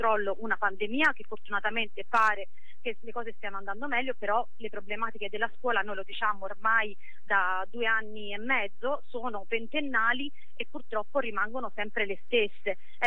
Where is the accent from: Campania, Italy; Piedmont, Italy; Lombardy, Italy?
Campania, Italy; Avellino; now in Florence, Italy; Io sono stata adottata da Firenze dal 2006, ma sono irpina e la mia città d'origine, Avellino